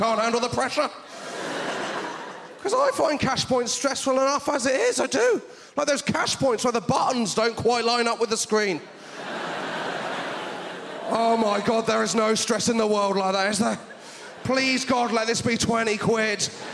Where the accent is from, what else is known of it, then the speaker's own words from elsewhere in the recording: South West England, United Kingdom; When I was growing up in Devon, the most advanced technology I had was if I held a buttercup underneath another child's chin.